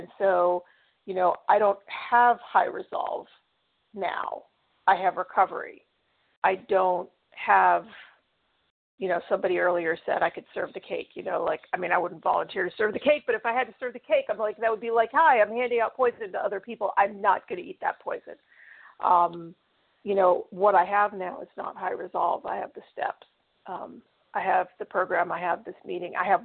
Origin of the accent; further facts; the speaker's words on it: California, United States; California.